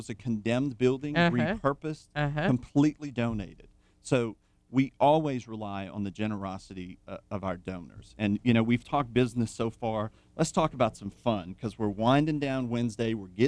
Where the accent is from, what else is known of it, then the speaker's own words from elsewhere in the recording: Thibodaux, Louisiana, United States; moved away; You know, I'm a Cajun boy, so we never ate raw fish. We didn't even have a sushi restaurant in Thibodeau. I didn't know what sushi was until I left the Deep South.